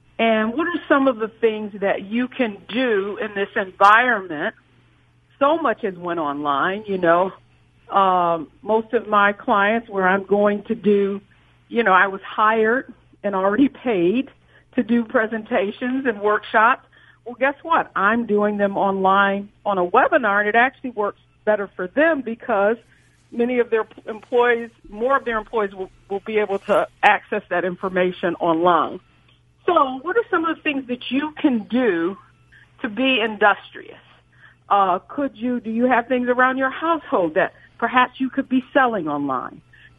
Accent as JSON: {"language": "English", "town": "Detroit", "region": "Michigan", "country": "United States", "said": "I'm from Detroit, GM, Ford, Chrysler, Fiat"}